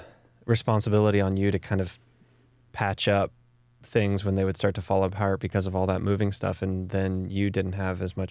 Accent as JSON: {"language": "English", "region": "Texas", "country": "United States", "tie": "born or raised there", "lives_now": "Durango, United States", "said": "I, growing up in Texas, I remember thinking, oh, March is when the weather gets good."}